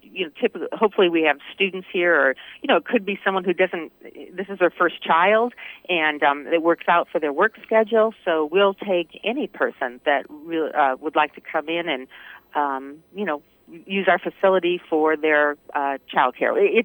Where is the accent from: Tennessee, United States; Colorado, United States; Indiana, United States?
Indiana, United States; Well, you know, growing up in Indiana, I always tell people, I remember being a child, you know, just waiting for a snow day, right?